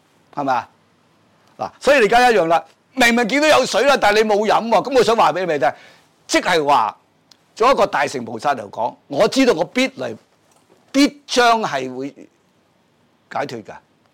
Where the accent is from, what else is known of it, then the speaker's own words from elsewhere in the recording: China; 这个、就是说我们中国人就好什么呢？简洁嘛，是吧？